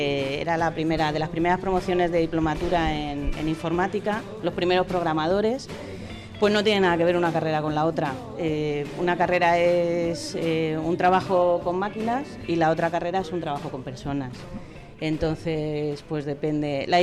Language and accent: Spanish; Madrid, Community of Madrid, Spain; now in Alicante, Spain; estudié la diplomatura de informática en Madrid, soy de Madrid, y me vine a vivir a Alicante